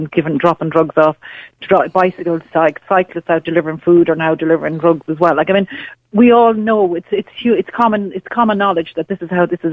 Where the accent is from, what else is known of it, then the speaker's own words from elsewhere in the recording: Dublin, Leinster, Ireland; now in Galway, Ireland; I'm from Dublin originally. I see it here in Galway.